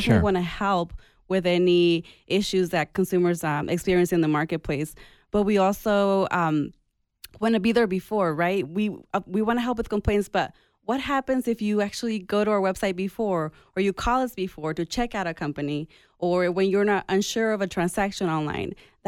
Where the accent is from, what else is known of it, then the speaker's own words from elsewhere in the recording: Phoenix, Arizona, United States; also born or lived in Agua Prieta, Mexico; I grew up in Phoenix, but I'm originally from Mexico, the border of Douglas in Agua Prieta.